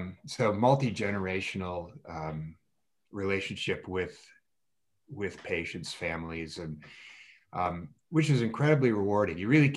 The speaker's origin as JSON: {"language": "English", "town": "Bar Harbor", "region": "Maine", "country": "United States", "tie": "born or raised there", "said": "Well, of course, I grew up in Bar Harbor."}